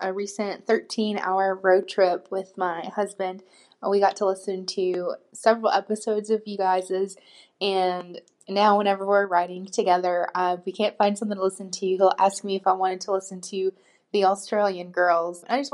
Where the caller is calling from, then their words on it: United States; Hi ladies, I'm an American listener.